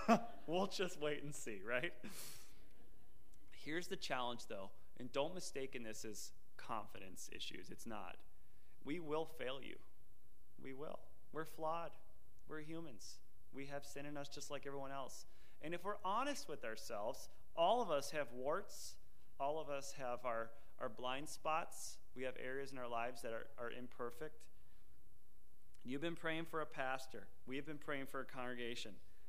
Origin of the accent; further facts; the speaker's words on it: Minneapolis, Minnesota, United States; because I'm from the Midwest, as most of you know, I'm from Minneapolis area